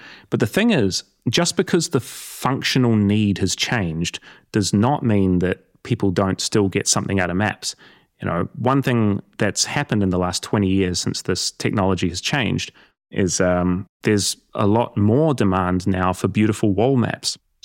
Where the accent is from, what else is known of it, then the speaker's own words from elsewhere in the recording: South Island, New Zealand; I'm from the South Island of New Zealand, and the Southern Alps are just in my soul.